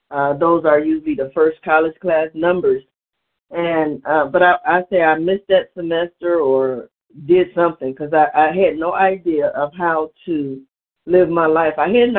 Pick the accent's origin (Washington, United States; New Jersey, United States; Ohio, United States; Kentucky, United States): Ohio, United States; Cleveland; I'm from Cleveland, Ohio.